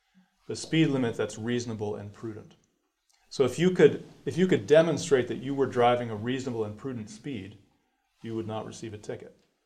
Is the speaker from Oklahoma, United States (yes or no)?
no; Rhode Island, United States; I'm from Rhode Island, so I think about driving a lot.